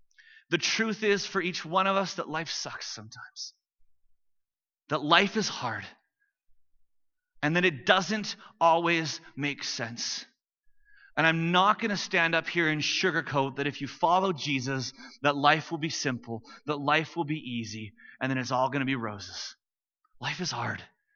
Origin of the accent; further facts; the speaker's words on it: Vancouver, British Columbia, Canada; This tragic loss of life sent shockwaves throughout the small suburban Vancouver community that I grew up in.